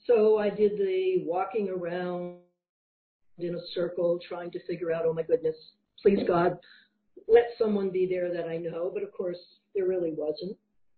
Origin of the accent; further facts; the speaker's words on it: New Jersey, United States; But as wonderful as growing up in the Shore area of New Jersey was, it was also a time of social unrest, a time of really great prejudice, and it often hit close to home.